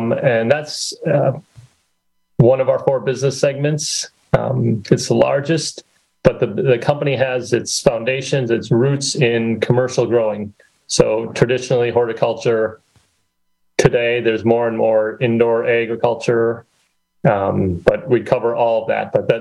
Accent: Manitowoc, Wisconsin, United States; also born or lived in Chicago / Baltimore; I grew up in Manitowoc, went to high school at Lincoln, went to college in Chicago, worked in Chicago, then Baltimore, Washington area for a while, then back to Chicago for a few years.

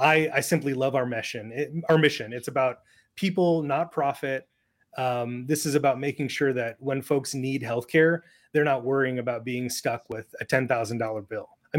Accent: Sioux City, Iowa, United States; born there; also born or lived in Fargo; So I was born in Sioux City, Iowa, which is like a little slaughterhouse town. But I moved up to Fargo when my dad was hired to redevelop the downtown in Fargo.

